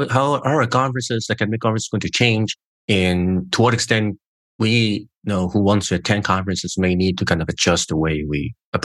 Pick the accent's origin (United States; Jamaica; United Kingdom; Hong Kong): Hong Kong; English is a second language; We share the same cultural background. We're from Hong Kong or similar regions